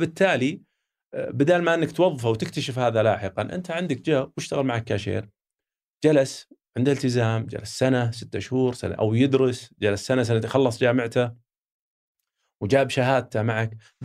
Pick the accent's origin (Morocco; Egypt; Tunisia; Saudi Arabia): Saudi Arabia; نتأكد أنه ما في أحد يستخدمني أنا لأني أنا سعودي